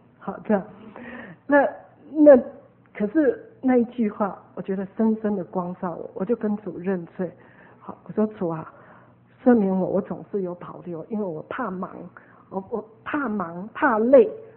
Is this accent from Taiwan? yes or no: yes; Taipei, Taiwan; also born or lived in Hsinchu; 我在台北长大的，在家中除了跟父母讲台语以外，连跟兄弟姐妹很多都是讲国语的。那26岁就去新竹了，更是什么都是讲国语的，偶尔才回家跟爸妈才会讲几句台语